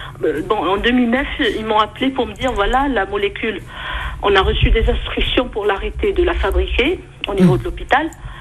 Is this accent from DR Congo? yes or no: no; Algeria; en retournant chez moi en Algérie